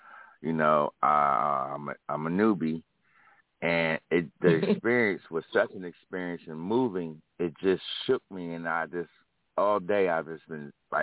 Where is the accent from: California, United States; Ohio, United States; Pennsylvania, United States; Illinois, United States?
Pennsylvania, United States; Philadelphia; I know the city, I'm from Philly, moved to Delaware